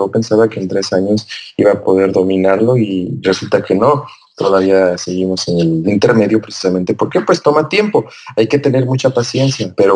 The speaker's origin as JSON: {"language": "Spanish", "town": "Toluca", "region": "State of Mexico", "country": "Mexico", "lives_now": "Russia", "said": "a nosotros en México esto no es posible porque pues no tenemos, y más que yo soy de Toluca, que bueno, hace mucho frío"}